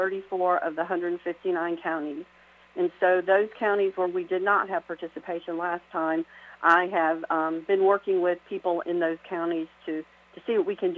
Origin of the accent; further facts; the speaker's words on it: Powder Springs, Georgia, United States; Well, when I was a kid, I grew up in Powder Springs, Georgia. And at that time, it was a very rural place. We had a 10-acre land, and I raised chickens and just a really little farm girl